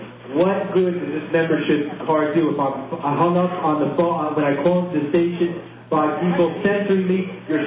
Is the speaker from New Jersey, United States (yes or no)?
yes; Jersey City, New Jersey, United States; I'm from Jersey City, New Jersey